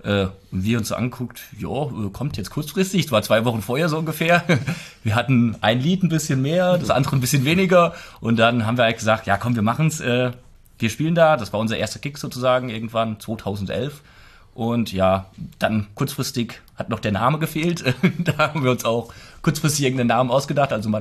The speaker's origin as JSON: {"language": "German", "town": "Wackenzell", "region": "Hesse", "country": "Germany", "said": "Ja, ich komme aus Wackenzell bei Hünfeld."}